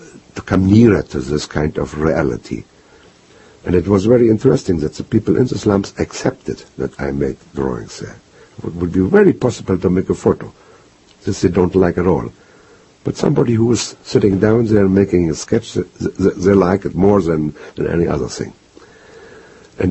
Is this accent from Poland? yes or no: yes; Gdańsk, Pomeranian Voivodeship, Poland; I'm born in Danzig. Yeah. I lost my hometown